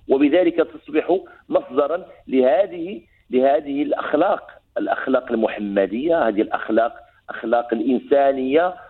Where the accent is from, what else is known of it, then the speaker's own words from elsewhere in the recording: Morocco; معروفة عندنا في المغرب